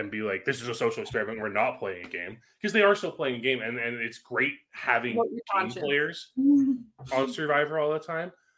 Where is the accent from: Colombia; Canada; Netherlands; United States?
Canada; I'm Canadian. I don't know Spanish.